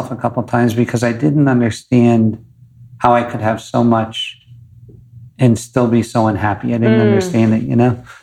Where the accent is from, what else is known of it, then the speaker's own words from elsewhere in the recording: Scranton, Pennsylvania, United States; born there; So I was born in Scranton, Pennsylvania, which is a shitty place. Right. And, I was born in an Irish Catholic Italian family that was quasi-violent